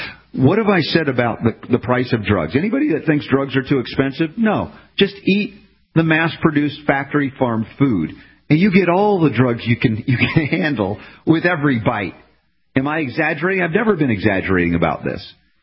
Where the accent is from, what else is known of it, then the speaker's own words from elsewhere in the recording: United States; That was me growing up in America.